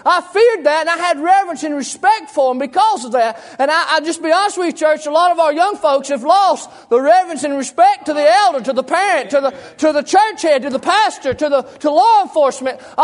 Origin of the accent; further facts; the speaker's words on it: North Carolina, United States; I may say awe here in a minute, but that's just because I'm from Yakin County. I can't talk good, okay?